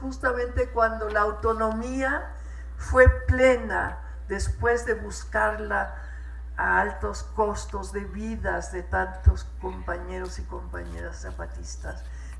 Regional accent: Mexico; Yo, como mexicana, en mi escuela oficial nunca me hablaron de estos pueblos mayas

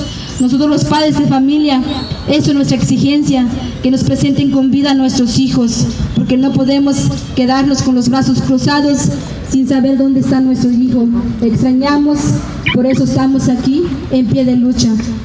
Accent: Mexico; porque no podemos estar callados como mexicanos.

